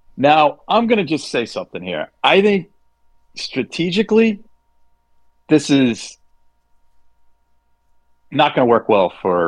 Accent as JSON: {"language": "English", "country": "Canada", "said": "I'm a Canadian"}